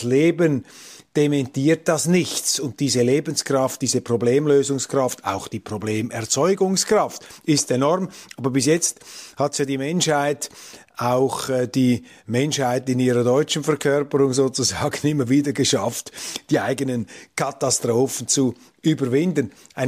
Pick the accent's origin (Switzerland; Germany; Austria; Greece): Switzerland; für mich als Schweizer natürlich interessant, eine Chemiestadt